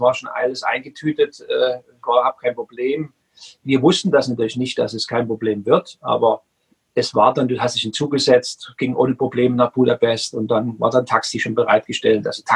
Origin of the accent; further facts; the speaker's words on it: Dresden, Saxony, Germany; born there; ich bin im Osten geboren, in Dresden damals, habe da einen schönen Musikweg gemacht, habe dann irgendwann Musik studiert